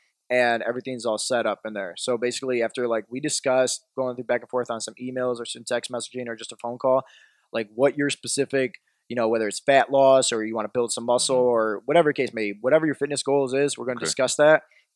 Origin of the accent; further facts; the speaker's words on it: Euclid, Ohio, United States; I grew up in Euclid.